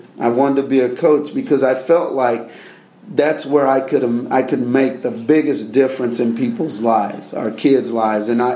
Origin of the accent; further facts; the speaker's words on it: Texas, United States; that's how I was brought up and that's how I was raised down in Texas, and that's what they expected.